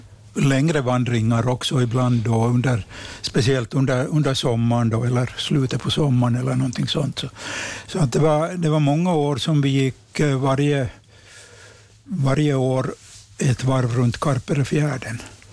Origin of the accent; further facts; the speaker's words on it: Korsholm, Ostrobothnia, Finland; nu är jag den enda utbyss här i den här gruppen, för att jag kommer från Korsholm.